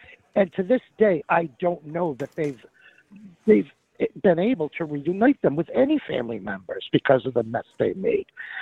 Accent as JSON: {"language": "English", "region": "Rhode Island", "country": "United States", "lives_now": "Detroit, United States", "said": "And I'm not originally. I'm from Rhode Island originally, but I'm all Detroit."}